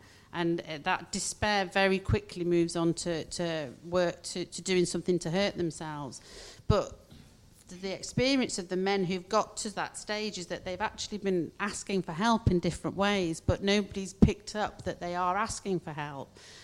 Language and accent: English; Chorley, North West England, United Kingdom; I'm not from Liverpool. You know, I'm like you, Mick. I'm a Chorley person.